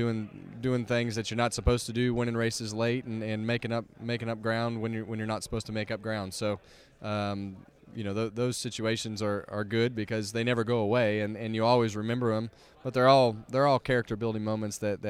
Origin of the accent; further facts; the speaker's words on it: Bakersfield, California, United States; growing up in Bakersfield, it was a racing town and always had a lot of support there.